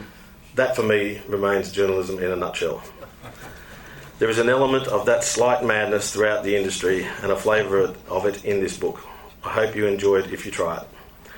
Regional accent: Queensland, Australia; So that, to me, as a Queenslander and somebody who's edited papers there, a lot of Aboriginal people in the north of Australia didn't identify with that campaign.

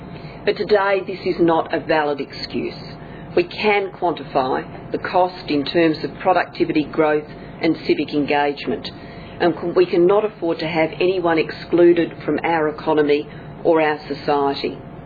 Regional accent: South Australia, Australia; In my home state of South Australia

